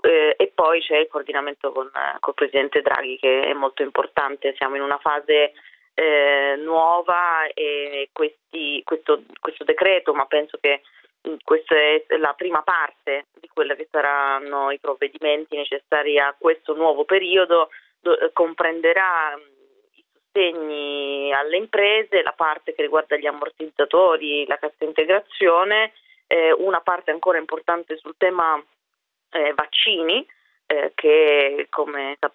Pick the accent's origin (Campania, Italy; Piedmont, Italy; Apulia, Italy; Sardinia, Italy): Piedmont, Italy; poi vengo da Piemonte